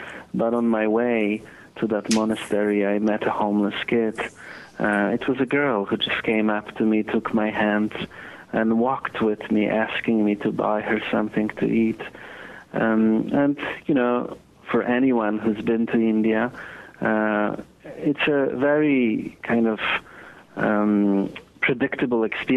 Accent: Poland; I was, you know, an undocumented immigrant who experienced a lot of stuff growing up in Poland.

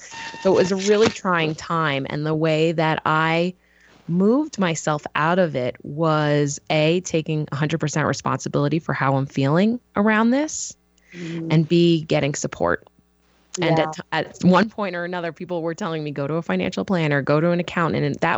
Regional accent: New York, United States; now in Colorado, United States; I grew up in New York, and I went to business school to work in finance and work down on Wall Street

